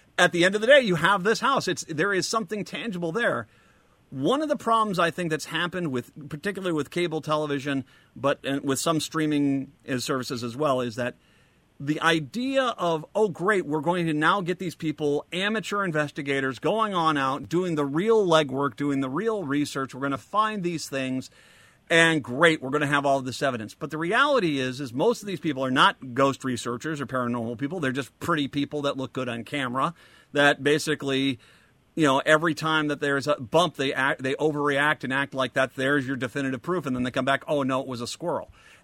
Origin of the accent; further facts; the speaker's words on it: Rhode Island, United States; I was growing up in Rhode Island. Gosh, Newport.